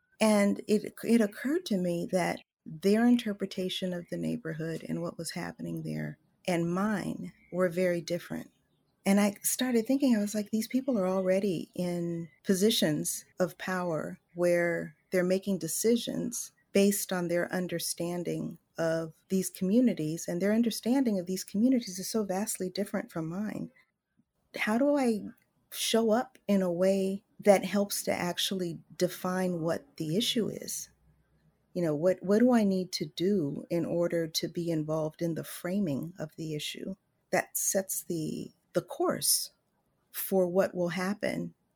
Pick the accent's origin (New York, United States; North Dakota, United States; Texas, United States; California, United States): California, United States; Los Angeles; I grew up in South Los Angeles in the Crenshaw area, more specifically the Hyde Park neighborhood. It was a primarily African-American community.